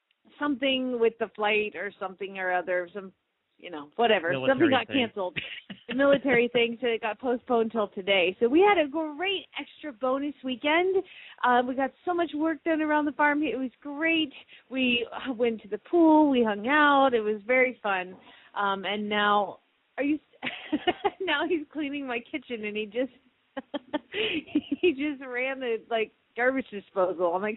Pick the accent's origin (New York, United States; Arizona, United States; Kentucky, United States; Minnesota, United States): Arizona, United States; Phoenix; from Phoenix, Arizona